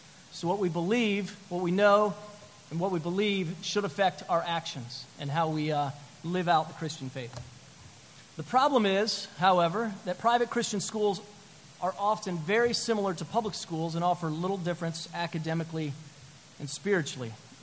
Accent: Ohio, United States; also born or lived in Indiana; We're located in Delaware, so we could drive over. We're right near Philadelphia. I grew up in Ohio and got a degree from Purdue in Indiana.

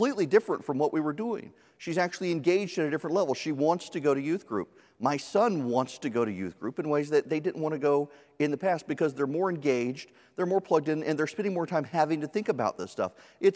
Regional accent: Dubai, United Arab Emirates; I grew up in Dubai.

